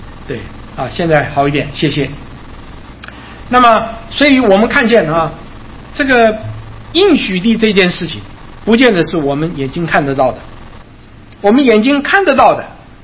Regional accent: China; 所以我们从我们中国人的老观念，这个落叶归根

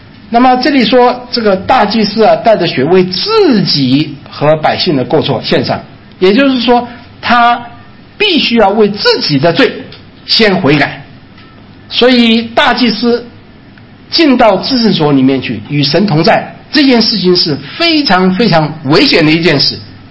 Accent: China; 其实我们中国人这个观念是非常清楚的，叫做善有善报，恶有恶报，不是不报，乃是时候未到，对不对？

